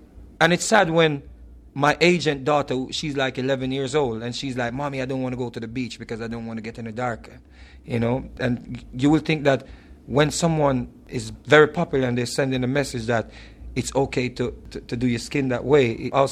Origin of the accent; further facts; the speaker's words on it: Jamaica; Well, you know, it's like growing up in Jamaica, you know, we all grew up in the church, and you know, we're accustomed to that type of music.